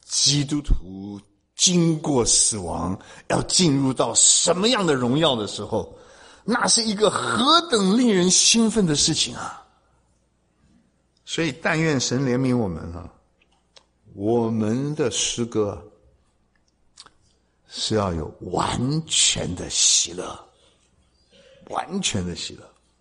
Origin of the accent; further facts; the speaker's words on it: China; 那跟我们中国人传统的葬礼，那就是十万八千里天地之别。